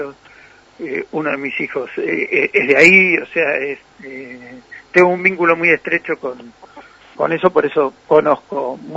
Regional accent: Argentina; Tenemos que explicar que somos Argentina primero, ¿sí?

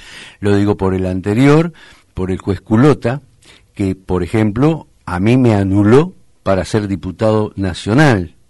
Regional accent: Coronel Suárez, Buenos Aires Province, Argentina; Yo soy de Coronel Suárez y también trabajo mucho para la zona

